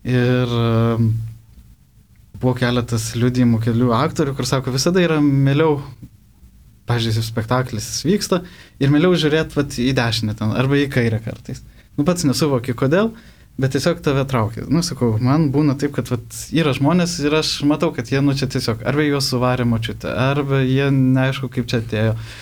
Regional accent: Vilnius, Vilnius County, Lithuania; mes vilniečiai, kurie žinot bažnyčias

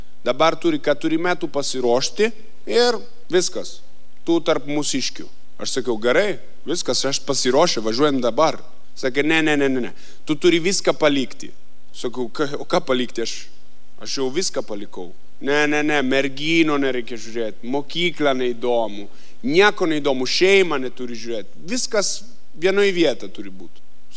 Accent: northern Italy, Italy; born there; Lithuanian is a second language; moved away; Aš esu italas, gimau šiaurė Italiją, kalnuose.

